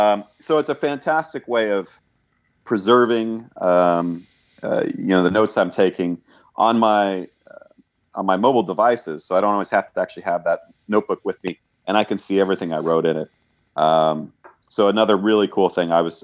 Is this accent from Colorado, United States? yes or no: yes; Colorado, United States; I was born and raised in Colorado.